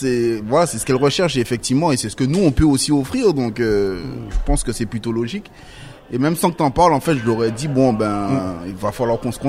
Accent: Guadeloupe; dans le quartier où moi j'ai grandi en fait en Guadeloupe, c'était limite obligatoire.

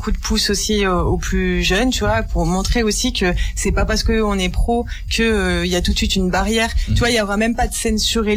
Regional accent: Tullins, Auvergne-Rhône-Alpes, France; Et que, du coup, moi, je suis de Tulin.

